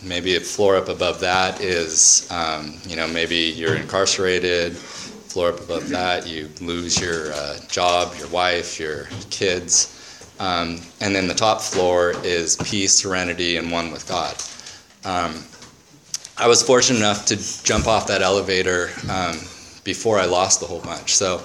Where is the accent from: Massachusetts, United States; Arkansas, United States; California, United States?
California, United States; I grew up in the Orange County area with a dad that was an alcoholic